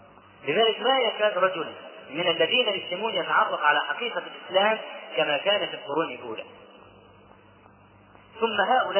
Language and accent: Arabic; Egypt; مجلة اسمها كل الناس عندنا في مصر